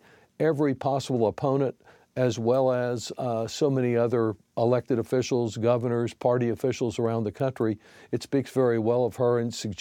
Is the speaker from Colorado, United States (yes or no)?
no; Texas, United States; I expect that to happen tonight in my home state of Texas when I participate in the delegation meeting.